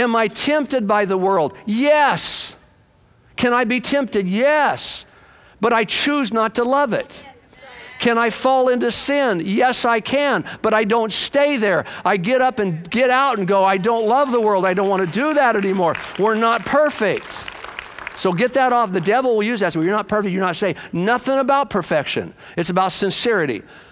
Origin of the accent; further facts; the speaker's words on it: Bakersfield, California, United States; Where are you from? We're from Bakersfield.